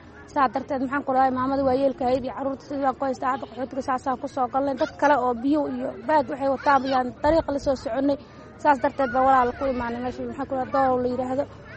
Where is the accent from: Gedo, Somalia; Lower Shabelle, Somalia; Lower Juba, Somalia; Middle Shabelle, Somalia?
Gedo, Somalia; Garbahaarey; moved away; Waxaan ka soo guurnay garbahaaray baadiyaheeda, waxaan soo guurahayay 5 habeen.